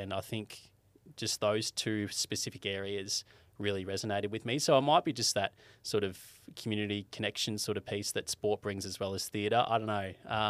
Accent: Colac, Victoria, Australia; So my first job being in my hometown of Colac, which I guess is a little bit of an advantage for me, having connections back in a small community

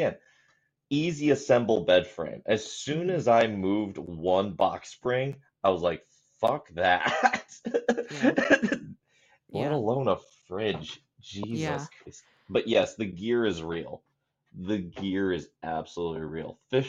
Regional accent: Onalaska, Wisconsin, United States; whenever I tell people I'm from Onalaska, Wisconsin, they go, you're from Alaska?

